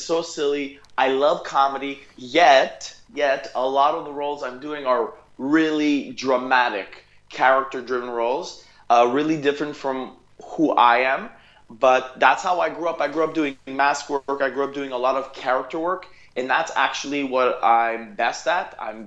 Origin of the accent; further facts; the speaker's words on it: Montreal, Quebec, Canada; I get to live in Canada in my hometown, Montreal